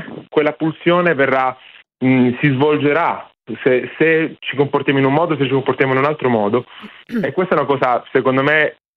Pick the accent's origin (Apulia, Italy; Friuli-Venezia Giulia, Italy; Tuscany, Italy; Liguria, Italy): Apulia, Italy; Taranto; io vengo dalla Puglia, io sono tarantino, e quando ero studente di composizione a Bari